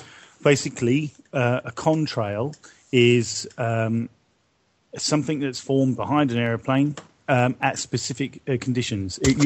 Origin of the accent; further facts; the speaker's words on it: Brighton, South East England, United Kingdom; I grew up in Brighton, which is only 25 miles from one of the busiest airports in the UK.